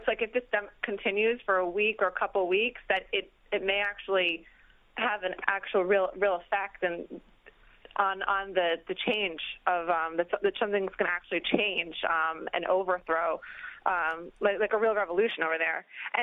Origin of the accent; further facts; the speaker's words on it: United States; I grew up in the States, but I'm 28 years old, and I've been to Iran several times.